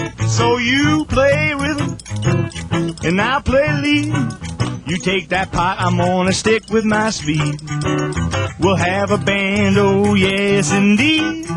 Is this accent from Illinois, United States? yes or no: no; Cleveland, Ohio, United States; And I am originally from Cleveland, Ohio, which is an exciting place. Thank you very much. It's an exceptional place, Cleveland, Ohio.